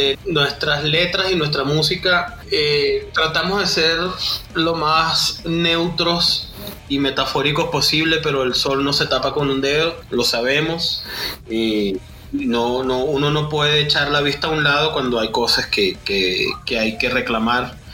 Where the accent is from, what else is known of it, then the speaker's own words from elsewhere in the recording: Caracas, Capital District, Venezuela; viví 41 años en Caracas. Me siento muy identificado con mi ciudad, con sus cosas bonitas, con sus cosas feas, con sus contrastes, con lo urbano, con sus paisajes, con todo.